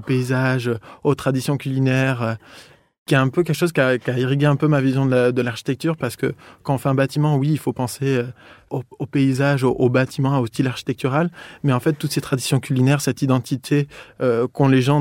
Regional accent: Pau, Nouvelle-Aquitaine, France; je suis né et j'ai grandi à Pau, dans le sud-ouest de la France.

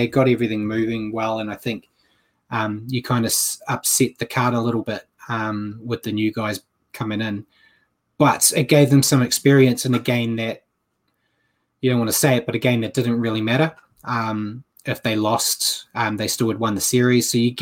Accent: New Zealand; especially as a New Zealander who has a team, much like yourself.

